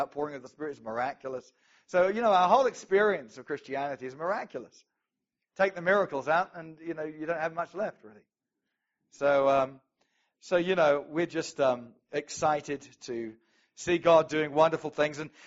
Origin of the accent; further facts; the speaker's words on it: England, United Kingdom; that's a bit of a mouthful, and I come from England